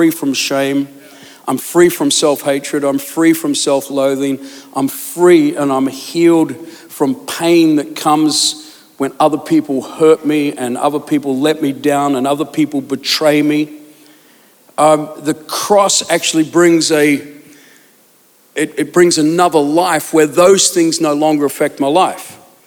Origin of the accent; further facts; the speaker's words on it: Australia; now in England; because I come from Australia and we have only this many, and you come to England and have this many.